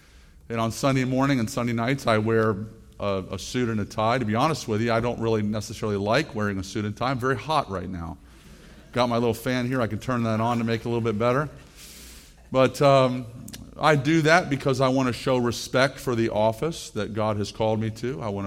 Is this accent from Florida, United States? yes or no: yes; Florida, United States; I grew up in South Florida, and it wasn't until I was an adult, even maybe after I was married, that I even had heard about any kind of a situation where women were not supposed to or allowed to wear pants.